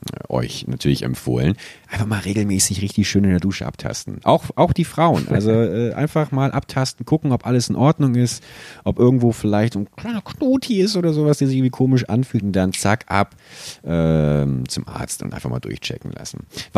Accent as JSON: {"language": "German", "town": "Buchholz in der Nordheide", "region": "Lower Saxony", "country": "Germany", "tie": "born or raised there", "said": "Das ist meine alte Heimat."}